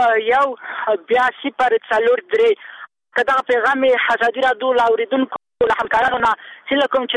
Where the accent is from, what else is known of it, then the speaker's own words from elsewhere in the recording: Kabul, Afghanistan; مونږ د کابل یو خوښ کابل کې